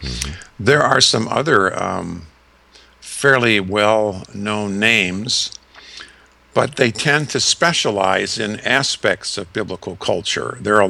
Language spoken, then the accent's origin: English; Grand Rapids, Michigan, United States; Well, you know, my hometown was Grand Rapids.